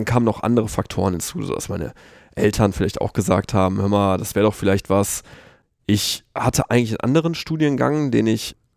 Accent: Dinslaken, North Rhine-Westphalia, Germany; born or raised there; also born or lived in Duisburg

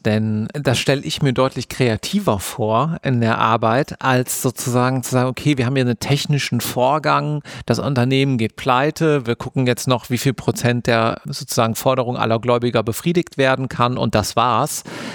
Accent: Siegen, North Rhine-Westphalia, Germany; Ich bin in Siegen groß geworden

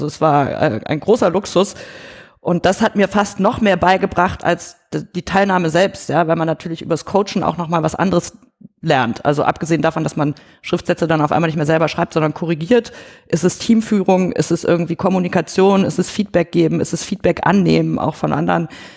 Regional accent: Germany; weil ich bin ja in Deutschland irgendwie groß geworden

